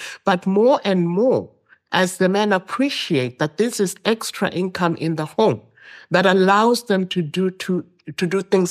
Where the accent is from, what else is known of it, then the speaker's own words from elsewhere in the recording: Zambia; I will mention Zambia as well, my home country.